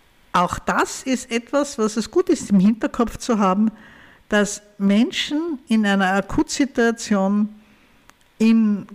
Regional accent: Austria; Bei uns in Österreich ist es leider so, dass diese Diabetes-Schulungskurse, die so fein sind am Anfang, dass die weniger werden.

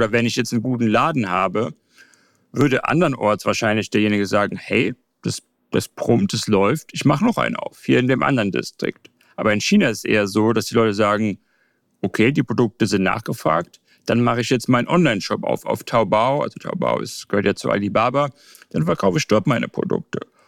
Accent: Germany; wo ich mich natürlich so ein bisschen als Deutscher schuldig fühle, weil wir natürlich einfach viel mehr Bewusstsein auf solche Sachen wie Umwelt legen

